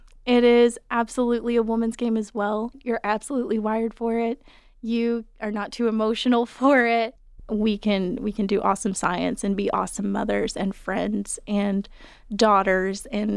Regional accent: Maynardville, Tennessee, United States; So I was raised in Maynardville, Tennessee, which is about maybe 30 miles north of Knoxville. The school I went to was very small.

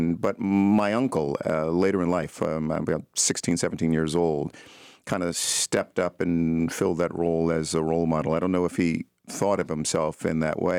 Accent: Baltimore, Maryland, United States; I used to anchor a newscast in Baltimore, my hometown

